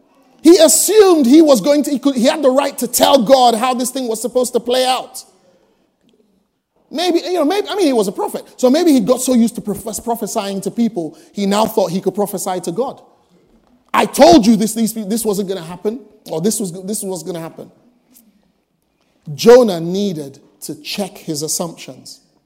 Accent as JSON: {"language": "English", "country": "Nigeria", "said": "Earlier on, I told you, I come from Africa, yay, Nigeria, yay, you know."}